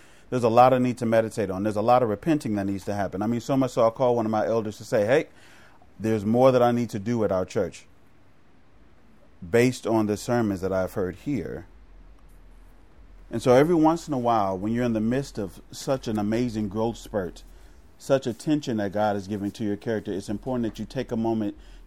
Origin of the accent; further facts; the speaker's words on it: Chicago, Illinois, United States; now in California, United States; I'm from Chicago, where kids commit suicide and shoot each other, right?